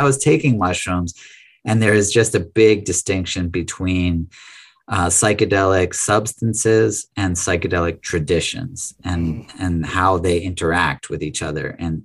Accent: Massachusetts, United States; Sure. Yeah, so I'm an American. I went to the University of Massachusetts. I grew up in Massachusetts.

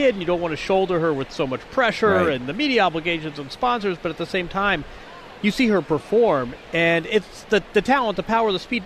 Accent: Indiana, United States; I'm from Indiana, so I sort of have a special residence and know that organization a bit.

